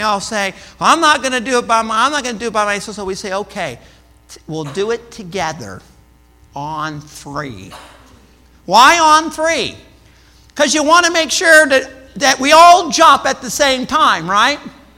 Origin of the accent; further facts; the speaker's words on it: Florida, United States; And I'm from Florida, okay? So I like swimming.